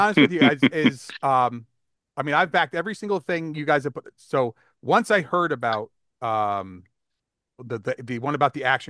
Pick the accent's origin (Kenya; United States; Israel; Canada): United States; Brewster, New York; That's where we're from. We're from Brewster.